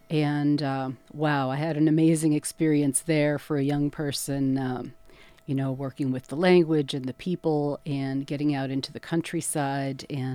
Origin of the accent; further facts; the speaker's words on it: Clatsop Plains, Oregon, United States; I grew up over on Clatsop Plains, running around in the woods back there and on the beach. I went to the Warrenton schools.